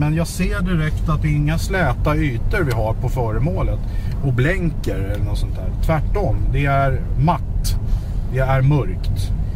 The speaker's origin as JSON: {"language": "Swedish", "town": "Sundbyberg", "region": "Stockholm County", "country": "Sweden", "tie": "born or raised there", "said": "Jag är ju uppvuxen i Ursvik på 60-talet då."}